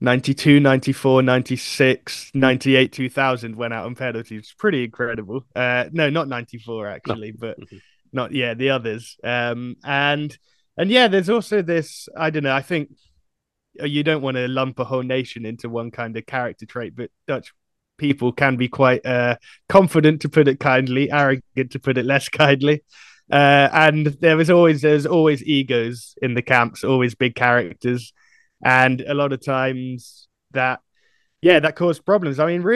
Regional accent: England, United Kingdom; as a Netherlands fan growing up in England

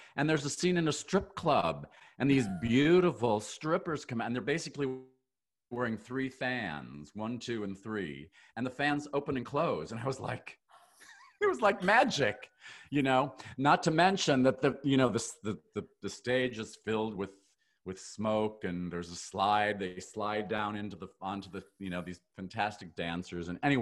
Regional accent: Cleveland, Ohio, United States; I grew up in Cleveland, Ohio, Eastern suburban Cleveland, Ohio.

